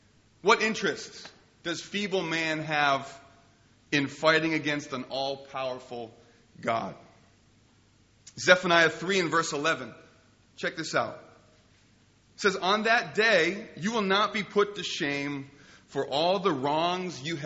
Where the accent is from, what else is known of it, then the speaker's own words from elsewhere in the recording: United States; accent: American; I'm an American, if you couldn't tell by my ludicrous accent.